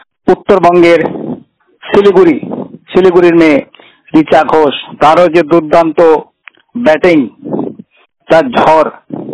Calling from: Budge Budge, West Bengal, India; রাজ্য পশ্চিমবঙ্গ, জেলা দক্ষিণ চব্বিশ পরগনা বজবজ থেকে বলছি।

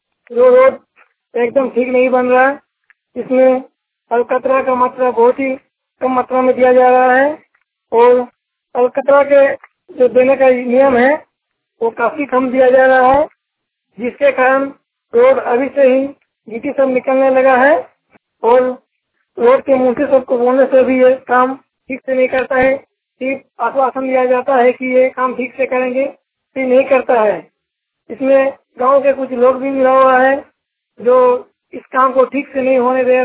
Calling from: Mahatma, India; मैं कासना प्रखंड के आसना पंचायत के महात्म गांव से बोल रहा हूँ।

